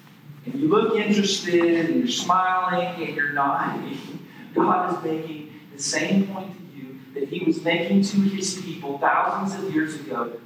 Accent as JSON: {"language": "English", "town": "Nashville", "region": "Tennessee", "country": "United States", "tie": "born or raised there", "said": "I remember growing up in Nashville."}